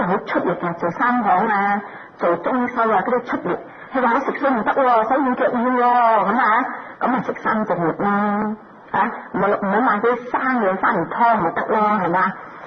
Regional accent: Hong Kong; 我哋香港人養生養食瞓覺啊咁啊，癲癲得得咁過日子

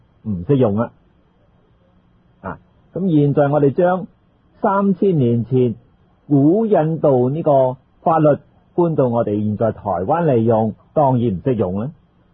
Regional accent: China; 戒律传到中国之后，就是中国做了一个大幅度的修改，适合于我们中国人

